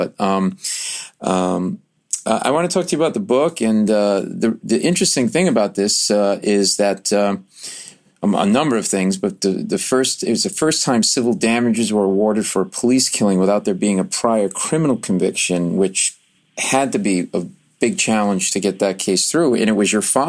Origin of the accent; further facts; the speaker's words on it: Rhode Island, United States; I'm from Rhode Island, so I'm excited about my Red Sox